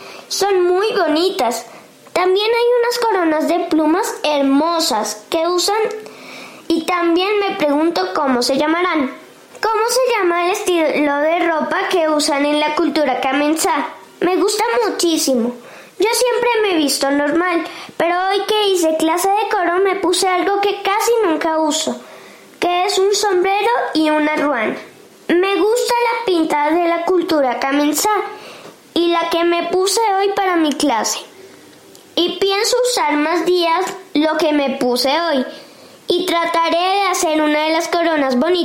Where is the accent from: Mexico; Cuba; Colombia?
Colombia; Manizales, Caldas; born there; also born or lived in Valle del Cauca / Bogotá / Cundinamarca; now in Sesquilé, Colombia; Yo nací en Manizales y he vivido en el Valle del Cauca, Bogotá y otros municipios de Cundinamarca. Y ahora vivo en Sesquilé